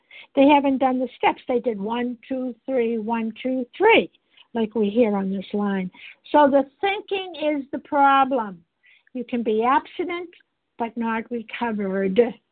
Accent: Massachusetts, United States; I'm from Massachusetts

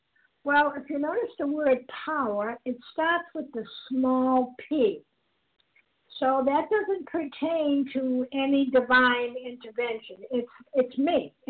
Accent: Massachusetts, United States; I'm from Massachusetts

